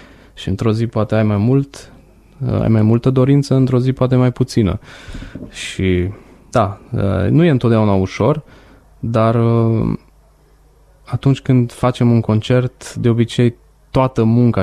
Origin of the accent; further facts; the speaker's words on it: Romania; Eu sunt din România